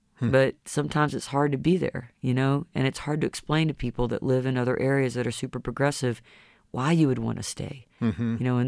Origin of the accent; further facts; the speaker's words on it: Georgia, United States; I feel as a Southerner, of never wanting to leave and loving it so much, but knowing that a lot of the people, you know, where I live specifically, which is in a rural area of North Georgia